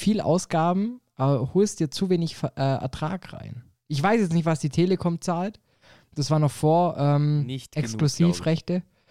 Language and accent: German; Stuttgart, Baden-Württemberg, Germany; accent: Swabian; Ich als Stuttgarter drücke natürlich den Kaiserslauterern weiter in die Daumen.